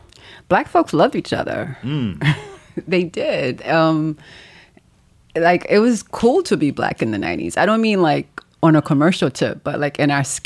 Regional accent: Brooklyn, New York, United States; also born or lived in Haiti; I'm from Haiti. I grew up in Brooklyn in the beautiful 90s.

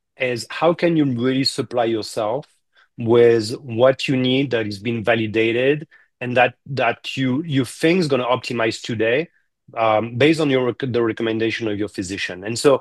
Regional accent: France; now in New York, United States; I'm from France, I live in New York, so friends I don't see all the time, but I grew up with, I went to med school

